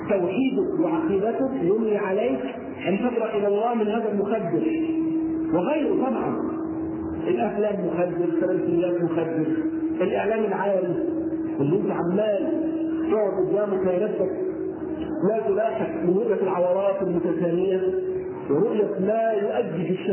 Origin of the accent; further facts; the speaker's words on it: Egypt; على وزن احنا وعلى وضعنا احنا كمصريين